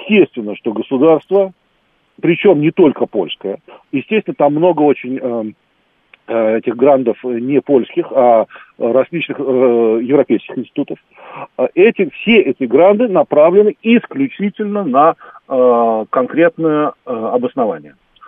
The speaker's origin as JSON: {"language": "Russian", "country": "Russia", "moved": "yes", "said": "Хотя у меня там есть какие-то польские корни, но тем не менее, все-таки я как бы из России приехал, да."}